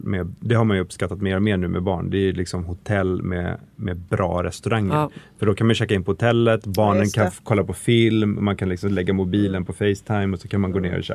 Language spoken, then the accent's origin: Swedish; Sweden; det är ganska intressant, för att vi är liksom svenskar, vi anpassar ju oss efter barnen.